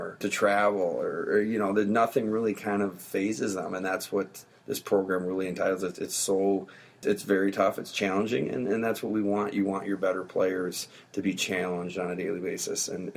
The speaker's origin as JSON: {"language": "English", "town": "Hastings", "region": "Minnesota", "country": "United States", "tie": "born or raised there", "said": "So I grew up in Hastings, Minnesota, lived there, played there all through youth, played high school hockey"}